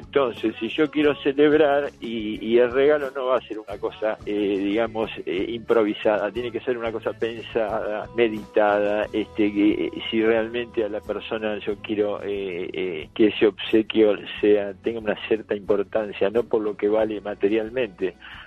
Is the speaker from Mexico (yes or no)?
no; El Palomar, Buenos Aires Province, Argentina; del Palomar. Tengo 69 años